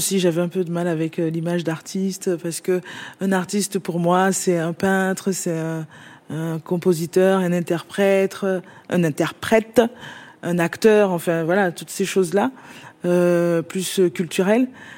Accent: Benin; Bon, bref, donc, oui, je suis béninoise

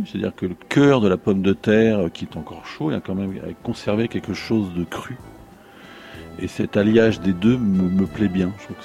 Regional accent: Bailleul, Hauts-de-France, France; born there; Je suis né à Bailleul, donc dans une ville, mais qui était au bord de la campagne.

